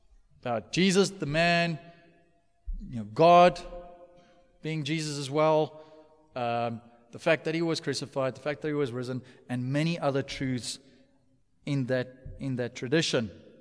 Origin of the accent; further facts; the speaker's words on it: South Africa; taken through Sunday school, all the normal, you know, steps that most of us go through if we're born and raised in South Africa.